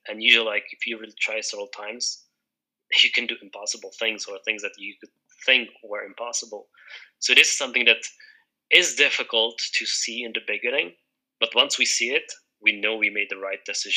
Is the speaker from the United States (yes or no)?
no; Czechia; me, I'm from the Czech Republic, so our national currency, Czech koruna, is somewhat stable over the long term.